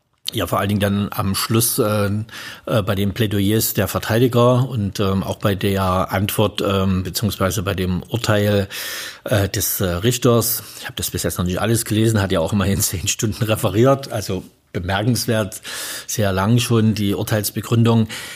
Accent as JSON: {"language": "German", "town": "Johanngeorgenstadt", "region": "Saxony", "country": "Germany", "said": "aus der Region, wo ich herkomme, aus der Erzgebirge, Johanngeorgenstadt"}